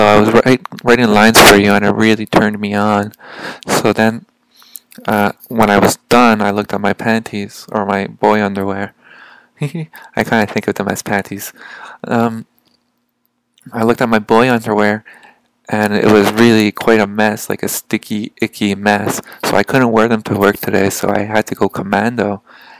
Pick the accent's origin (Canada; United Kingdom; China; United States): Canada; Montreal, Quebec; my hometown of Montreal